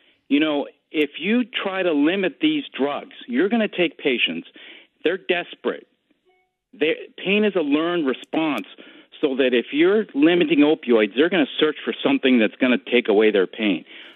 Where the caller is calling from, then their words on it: Whittier, California, United States; Dr. …, I'm an anesthesiologist from Whittier.